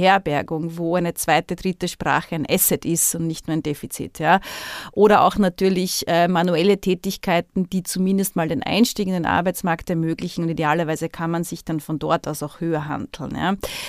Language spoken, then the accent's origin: German; Austria; Ich darf das sagen als Österreicherin.